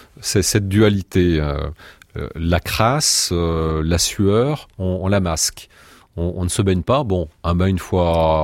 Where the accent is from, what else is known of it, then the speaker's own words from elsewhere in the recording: Lyon, Auvergne-Rhône-Alpes, France; moi je suis lyonnais